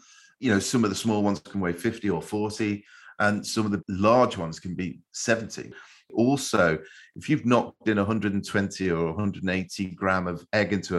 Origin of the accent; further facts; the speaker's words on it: Liverpool, North West England, United Kingdom; And where I grew up in Liverpool, in our chip shops, our fish and chip shops, you used to get